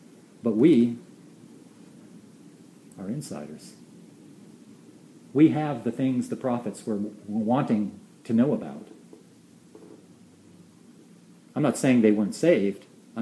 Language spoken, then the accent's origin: English; United States; Because I'm American, and you guys, Chinese